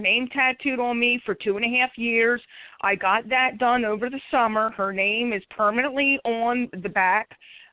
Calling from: Philadelphia, Pennsylvania, United States; I'm calling from Philadelphia, PA.

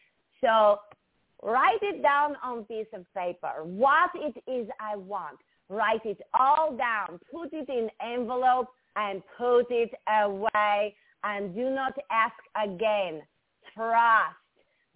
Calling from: Arizona, United States

